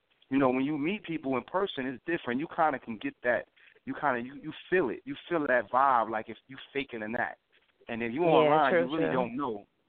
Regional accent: New York, United States; I came about in Harlem. I'm from Harlem

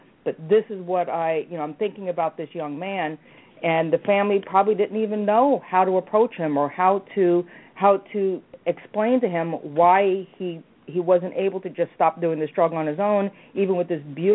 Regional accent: New York, United States; I actually had a friend of mine when I was growing up in New York.

